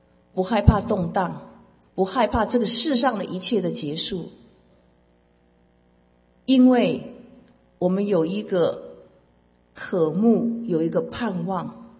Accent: Taiwan; moved away as an adult; now in United States; 我从台湾到美国搬过一次

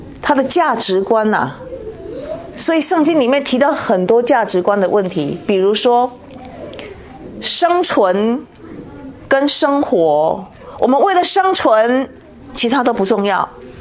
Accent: China; 我们中国人说子孙什么多子多孙多福气

